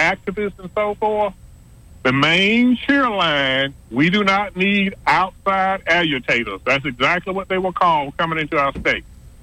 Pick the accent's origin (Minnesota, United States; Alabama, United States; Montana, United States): Alabama, United States; Here in Alabama, I grew up in Alabama.